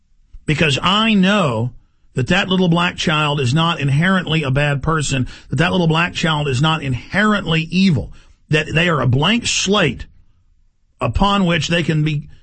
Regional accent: Dallas, Texas, United States; I have been racially attacked by Mexicans repeatedly growing up in Dallas, very rough town.

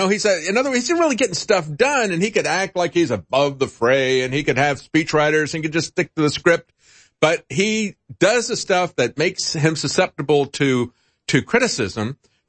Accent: Tampa, Florida, United States; moved away as an adult; Oh, yeah. I was born in Tampa. I lived there till I was 25.

